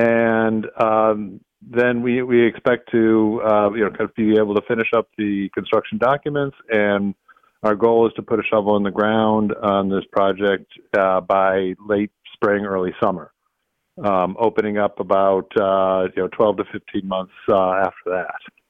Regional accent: Buffalo, New York, United States; And we are a group of Buffalonians who are born and bred in Buffalo

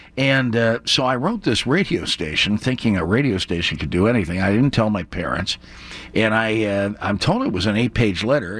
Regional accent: Pittsburgh, Pennsylvania, United States; born there; I was born in Pittsburgh. That's where my folks are from. We moved out there and lived for 13 years.

